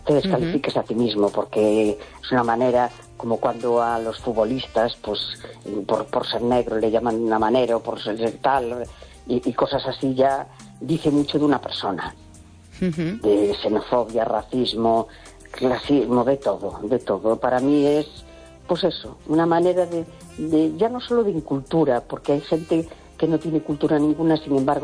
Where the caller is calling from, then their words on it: A Coruña, Galicia, Spain; de La Coruña.